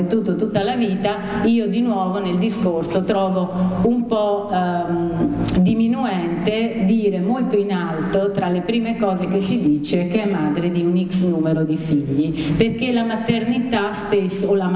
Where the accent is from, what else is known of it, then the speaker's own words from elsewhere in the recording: Marche, Italy; accent: Ancona; now in Venice, Italy; Io ho molto modificato la mia pronuncia centro-italiana anconetana per sentirmi bene a Venezia